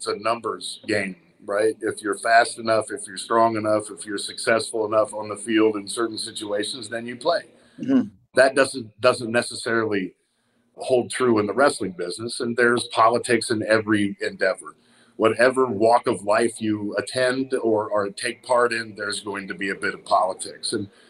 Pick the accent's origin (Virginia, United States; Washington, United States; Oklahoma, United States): Oklahoma, United States; Tulsa; I'm proud of my Jewish heritage and you know, in growing up in Tulsa, Oklahoma, where there weren't many prominent Jewish sports figures walking around